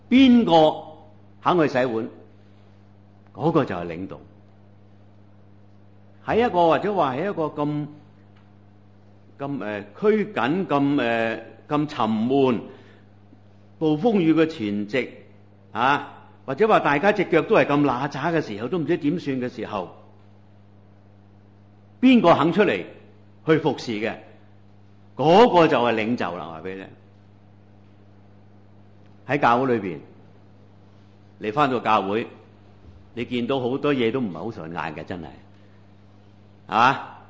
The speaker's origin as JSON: {"language": "Cantonese", "country": "Hong Kong", "said": "我哋系基督徒，我哋系中国人，我哋系香港人"}